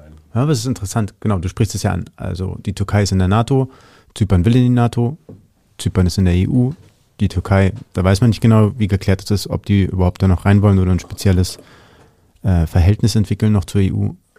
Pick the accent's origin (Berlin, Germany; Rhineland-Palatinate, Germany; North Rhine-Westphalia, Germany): Berlin, Germany; born there; Haben wir hier in Berlin ja auch erlebt.